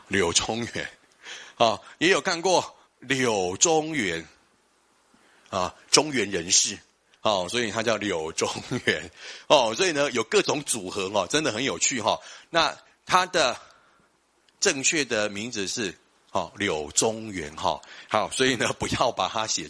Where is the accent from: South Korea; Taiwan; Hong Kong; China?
Taiwan; accent: Taiwanese; 尤其是我们台湾人哈，我们台湾有个口音。